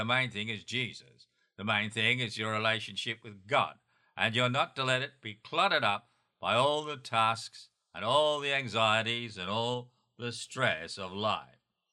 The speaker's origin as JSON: {"language": "English", "country": "Australia", "also_born_or_lived": "United States", "said": "Now, of course, being a Westerner, being an Australian and an American, I have an American sense of time."}